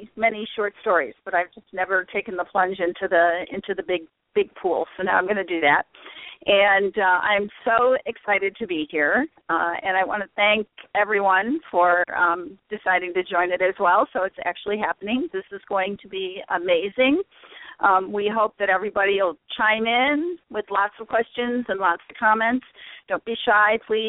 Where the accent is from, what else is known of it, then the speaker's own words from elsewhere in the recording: Buffalo, New York, United States; now in Tennessee, United States; I live in Tennessee, I transplanted from the north. I'm from Buffalo, so I'm used to the snow that we're getting in Tennessee right now.